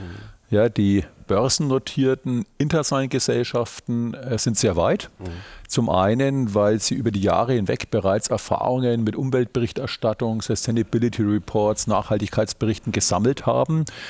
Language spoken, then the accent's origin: German; Nuremberg, Bavaria, Germany; born there; geboren 64 in Nürnberg, verheiratet, zwei erwachsene Kinder